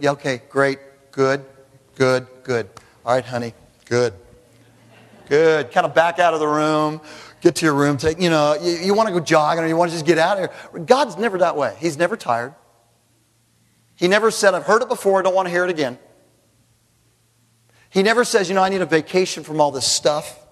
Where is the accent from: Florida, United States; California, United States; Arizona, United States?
California, United States; I'm from Southern California, and I've been here for 20 years.